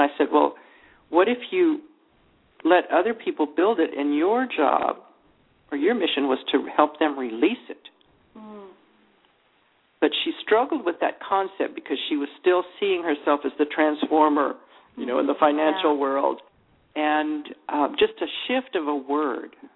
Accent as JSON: {"language": "English", "country": "United States", "said": "which I know that I'm guilty of all the time because I'm an American. And, you know, I mean, we're born with it, right? I'm an American."}